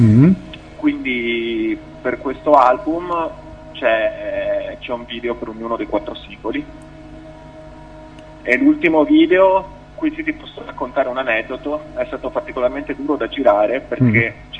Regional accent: Padua, Veneto, Italy; Siamo di Padova, come forse si può capire anche dall'accento.

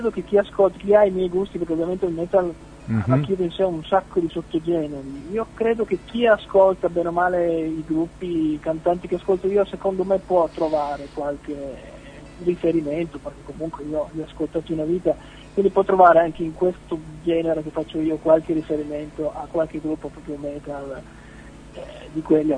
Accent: Piedmont, Italy; la scena musicale dalle mie parti, soprattutto per il mio genere, parlo del cuneese

